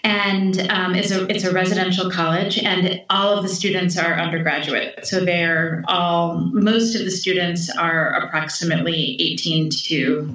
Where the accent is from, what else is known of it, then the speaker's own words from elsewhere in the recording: New York, United States; I grew up in New York State on Lake Ontario. So very close to to Canada. So in a rural place that had quite excellent public schools.